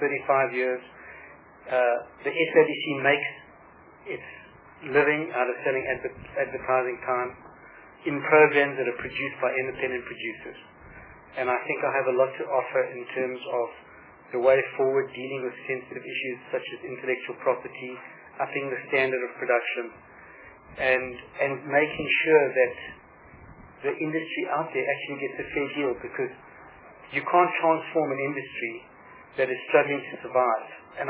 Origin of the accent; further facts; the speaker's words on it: Richmond, KwaZulu-Natal, South Africa; also born or lived in Durban; I was born in Addington Hospital in Durban. I grew up in a little town called Richmond, and near Indaleni Township. And I went to primary school in Richmond, and I went to Hilton College for high school.